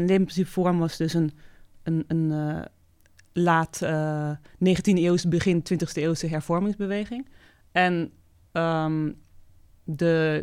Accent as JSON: {"language": "Dutch", "town": "Leiden", "region": "South Holland", "country": "Netherlands", "tie": "born or raised there", "said": "Ik ben in Leiden geboren en ook daar opgegroeid."}